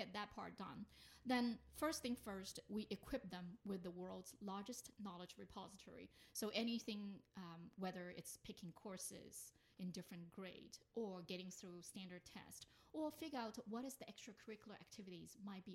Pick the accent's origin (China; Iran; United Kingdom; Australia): China; now in United States; which is quite different when I was growing up in China.